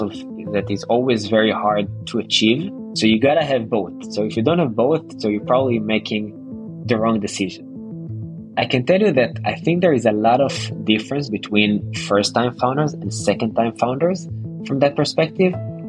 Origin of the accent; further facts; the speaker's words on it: Israel; So I come from Israel.